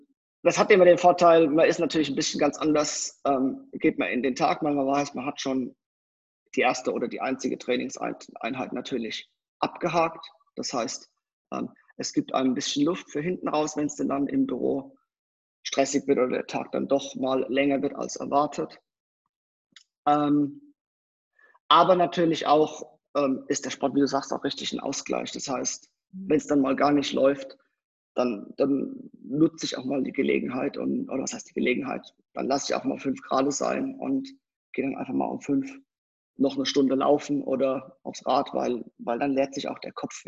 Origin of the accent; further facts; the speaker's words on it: Mannheim, Baden-Württemberg, Germany; moved away as an adult; now in Switzerland; bin 41 Jahre alt. Ich lebe seit etwas mehr als 11 Jahren jetzt in der Schweiz. Bin geboren in Deutschland, komme gebürtig aus Mannheim. Eigentlich bin vor etwa 11 Jahren in die Schweiz gekommen.